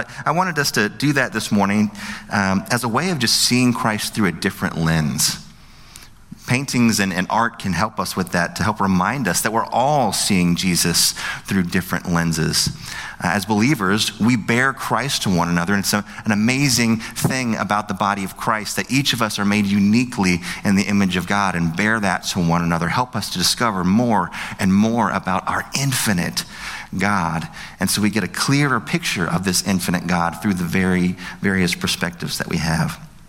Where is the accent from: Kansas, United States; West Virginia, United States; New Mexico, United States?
West Virginia, United States; Like I said, I'm from West Virginia. I don't know French.